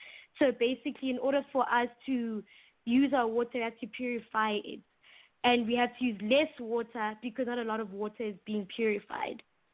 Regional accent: Witbank, Mpumalanga, South Africa; I'm in Witbank most of the time, which is my hometown.

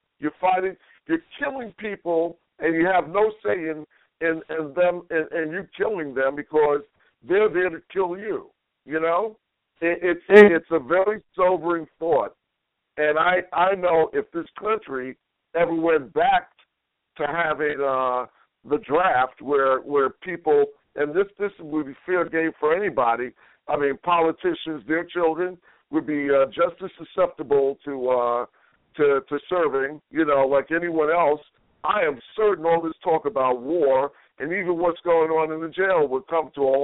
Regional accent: New York, United States; And growing up in New York, I mean, the schools that I attended, basically, they were not military schools

